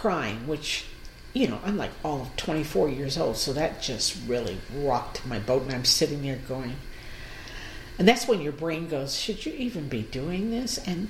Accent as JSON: {"language": "English", "region": "California", "country": "United States", "said": "I came from California."}